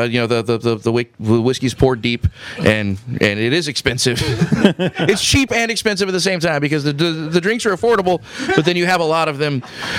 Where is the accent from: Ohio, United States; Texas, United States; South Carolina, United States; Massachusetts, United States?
Texas, United States; Austin; I'm from Austin. She's from Austin. We didn't know each other in Austin.